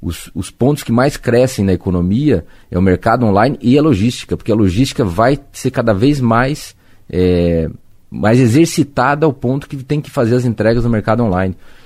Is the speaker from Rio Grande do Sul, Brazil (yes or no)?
no; Cascavel, Paraná, Brazil; born there; Quem vive em Cascavel, nasci em Cascavel